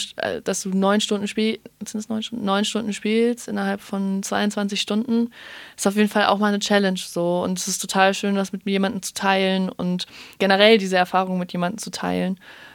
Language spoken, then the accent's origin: German; Hamburg, Germany; das letzte Jahr war für mich das erste Mal, wo ich wirklich den Sommer über nicht in meiner Heimatstadt war, also in Hamburg.